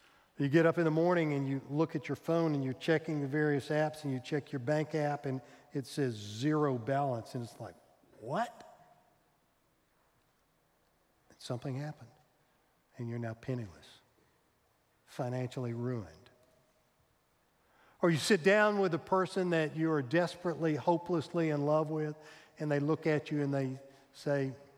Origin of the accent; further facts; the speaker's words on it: Arkansas, United States; I grew up in Arkansas. We had this phrase, boy, I feel lower than a snake's belly in a wagon rut.